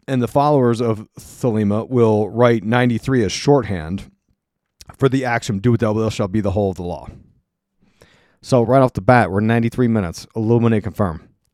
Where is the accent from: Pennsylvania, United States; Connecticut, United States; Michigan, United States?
Pennsylvania, United States; Allentown; holy crap, he's from my hometown, Allentown, PA. Shout out to my Allentown folks.